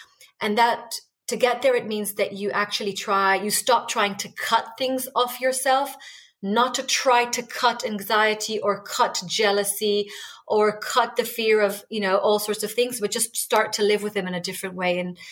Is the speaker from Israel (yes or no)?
yes; Israel; So I was raised in Israel